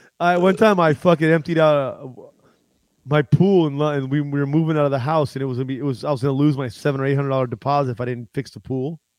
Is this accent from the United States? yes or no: yes; La Puente, California, United States; when I was growing up in California, there was a kid in my neighborhood. Everybody's backyards are so old and overgrown there, you know, when I lived at the time in La Puente in, you know, the 80s.